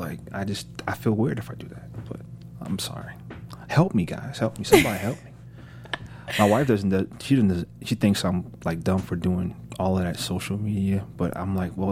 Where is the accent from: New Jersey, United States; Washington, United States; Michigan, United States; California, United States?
New Jersey, United States; Plainfield; Well, I'm from New Jersey, Plainfield, New Jersey.